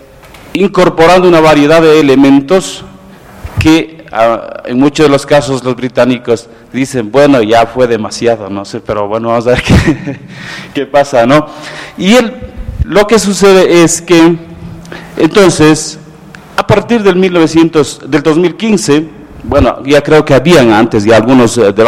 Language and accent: Spanish; Ecuador; now in United Kingdom; yo, como decía siendo ecuatoriano británico